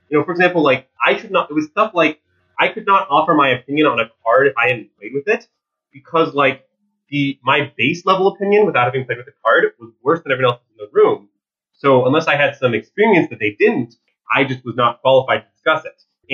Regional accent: Ann Arbor, Michigan, United States; So I'm from Ann Arbor, Michigan. That's where I like grew up, and that's where I live now. But I went to college in Minnesota

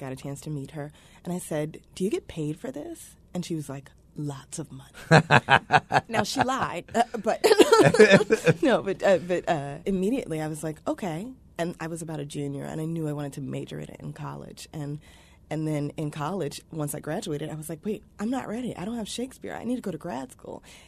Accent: Riverdale, Maryland, United States; I grew up in Riverdale, Maryland.

